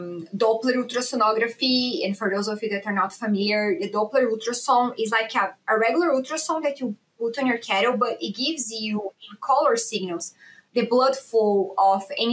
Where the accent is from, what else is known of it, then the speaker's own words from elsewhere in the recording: Brazil; English is a second language; So I'm originally from Brazil. I did my DVM there. So I did at Federal University of Santa Catarina.